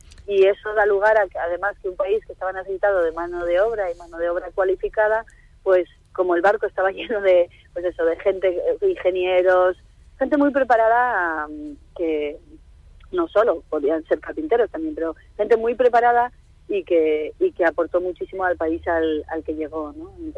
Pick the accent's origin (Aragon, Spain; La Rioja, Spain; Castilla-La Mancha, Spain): La Rioja, Spain; Yo, no sé, como muchos riojanos, yo tengo familia también en Chile.